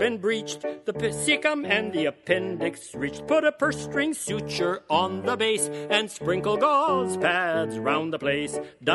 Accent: Brazil; I grew up in Brazil

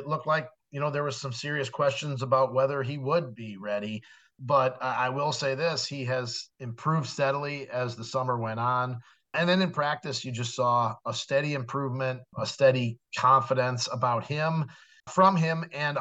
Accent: Chicago, Illinois, United States; moved away as an adult; now in Green Bay, United States; I grew up in Chicago. I've lived in Green Bay now for 25 to 26 years. But I think I can tell you this as a former Chicagoan

